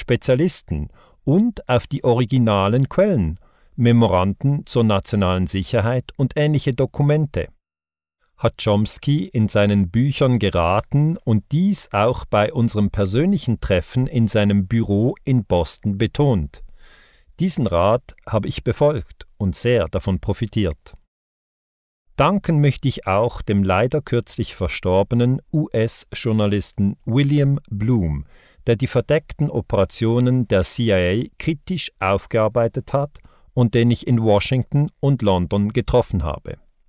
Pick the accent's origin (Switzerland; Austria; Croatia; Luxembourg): Switzerland; mein Heimatland, die Schweiz, wo ich 1972 geboren wurde und immer in Frieden leben durfte. In der Schweiz konnte ich ausgezeichnete Schulen besuchen